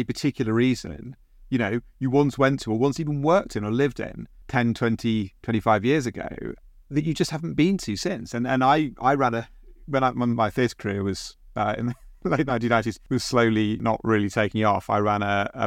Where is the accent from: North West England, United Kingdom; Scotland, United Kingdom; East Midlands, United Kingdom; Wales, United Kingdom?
North West England, United Kingdom; a bit like where I grew up near Liverpool, actually.